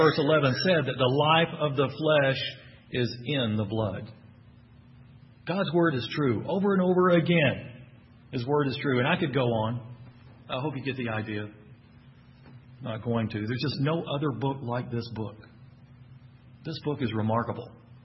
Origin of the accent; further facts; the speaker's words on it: Texas, United States; accent: Texan; I know that's not my Texan accent coming out.